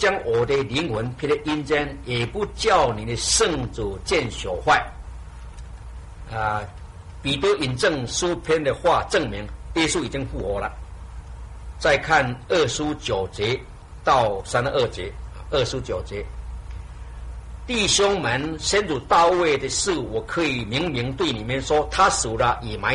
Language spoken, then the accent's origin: Chinese; China; 我们中国人观念灵跟魂常常搞在一起